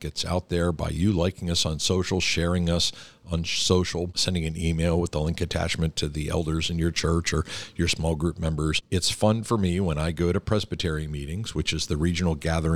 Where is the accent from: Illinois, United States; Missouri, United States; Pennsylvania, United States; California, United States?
Pennsylvania, United States; Yardley; now in Pittsburgh, United States; and I grew up in Yardley, Pennsylvania, and rightfully migrated back to the holy city of Pittsburgh.